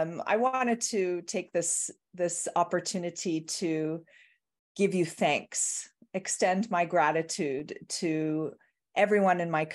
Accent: Toronto, Ontario, Canada; I'm also going on vacation for 3 weeks with my husband and son back to Canada, where I was born. I was born in Toronto, and my parents still live in Canada.

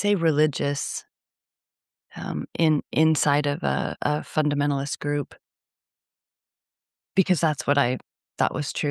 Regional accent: Alaska, United States; Well, I'm in Maui. My Alaskan body is in Maui, which is wonderful.

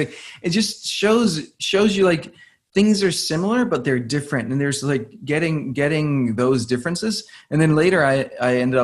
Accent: Denmark; English is a second language; moved away as an adult; now in New York, United States; I grew up in Denmark.

